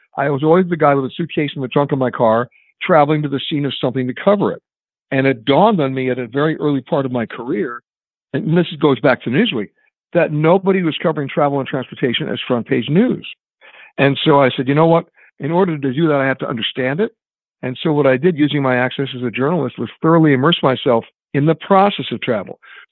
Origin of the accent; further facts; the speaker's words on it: Manhattan, New York, United States; No, I grew up in Manhattan. I'm a New York City boy.